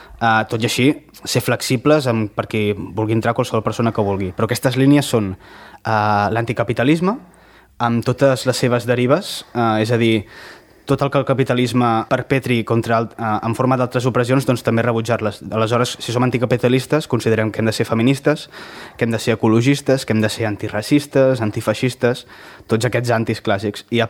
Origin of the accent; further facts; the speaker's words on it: Hostalric, Catalonia, Spain; now in Sant Celoni, Spain; jo vinc d'Hostalric, fa poc que estic fent vida aquí a Sant Celoni